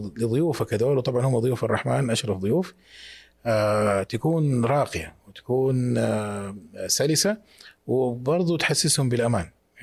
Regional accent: Mecca, Makkah Province, Saudi Arabia; أكثر كثافة بشرية في العالم كفعالية عندنا في مكة أثناء الحج

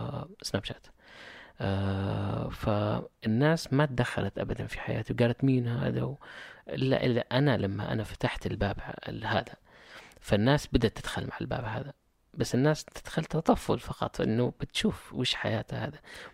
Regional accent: Saudi Arabia; كنت المركز الأول كسعودي أكثر متابعة.

